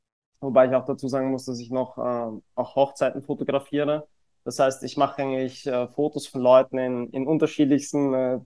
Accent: Vienna, Austria; ich bin 29 Jahre alt, ich komme aus Österreich, aus Wien.

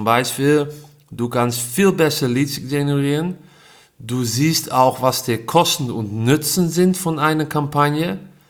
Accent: Netherlands; Nou, dreimal durfte men raten woher ich komme. Ich bin Holländer

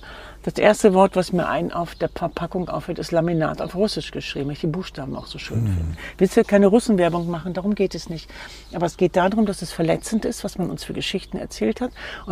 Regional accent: Germany; Ich komme aus dem Westen.

